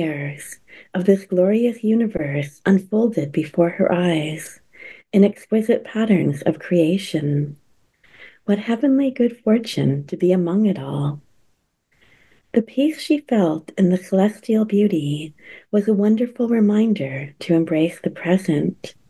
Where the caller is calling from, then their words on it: Vancouver, British Columbia, Canada; I'm coming from the Coast Salish land. I'm coming from Vancouver, Canada, on the traditional territories of the Coast Salish people.